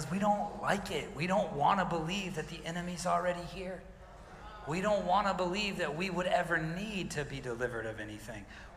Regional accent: the South, United States; I remember growing up in the South.

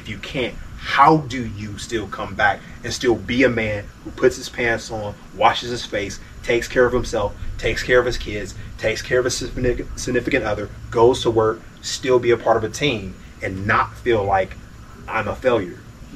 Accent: Cleveland, Ohio, United States; as a black man growing up in Cleveland, Ohio, you know, the things I went through

